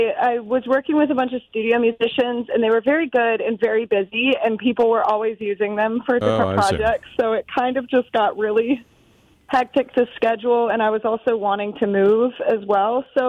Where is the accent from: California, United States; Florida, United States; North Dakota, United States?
Florida, United States; Pensacola; now in New York, United States; I'm from Florida, on the Gulf Coast, Pensacola, Florida.